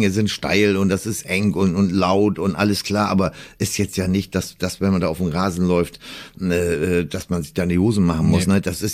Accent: Northern Germany, Germany; Kann doch nicht sein, sind wir Norddeutsche.

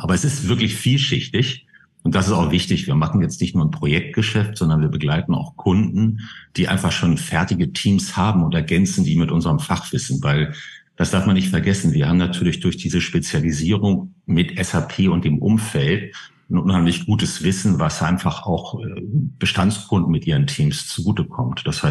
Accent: Hamburg, Germany; Als Hamburger. Und ich könnte eigentlich 8 Tage die Woche Fisch essen.

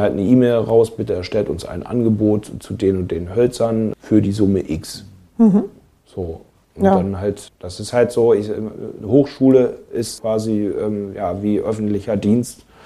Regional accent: Hanover, Lower Saxony, Germany; moved away; Ja, also ich stamme ursprünglich aus Hannover.

